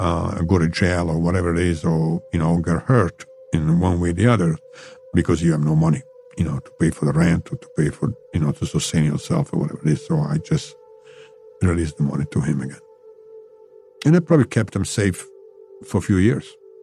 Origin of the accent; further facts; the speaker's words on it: Rome, Lazio, Italy; English is a second language; When I grew up in Rome, I know I left all my friends same age with, you know, smoking a couple of joints here.